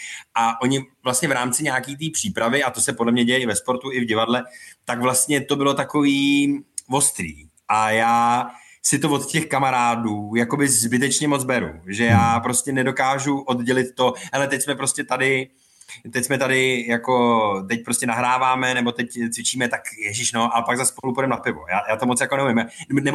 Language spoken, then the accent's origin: Czech; Karlovy Vary, Karlovy Vary Region, Czechia; on se přestěhoval zpátky do Prahy, my jsme z Karlových Varů